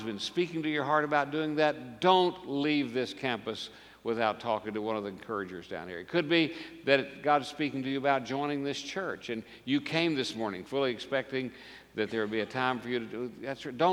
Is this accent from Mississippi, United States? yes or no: no; Kansas City, Missouri, United States; I grew up in Kansas City, went to Northeast High School and Junior High School and Gladstone Grade School.